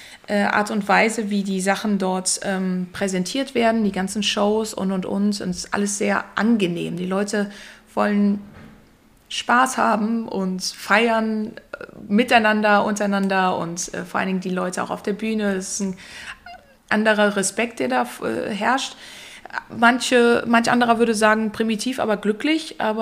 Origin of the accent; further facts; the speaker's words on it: Ratingen, North Rhine-Westphalia, Germany; born there; Ich bin ja geboren in Rating.